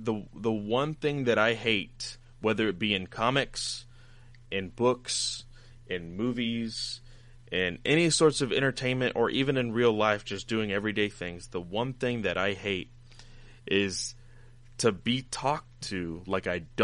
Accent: the South, United States; accent: Southern; man, that guy has a heavy Southern accent. I can't tell because I'm from the South.

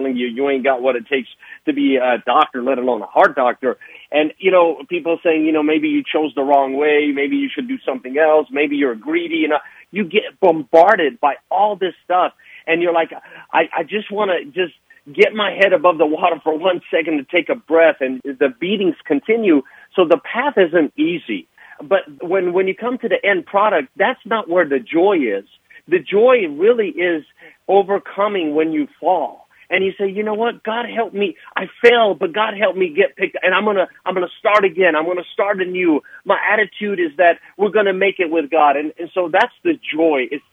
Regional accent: Chattanooga, Tennessee, United States; I grew up in Chattanooga, Tennessee, with all the Smiths and Joneses

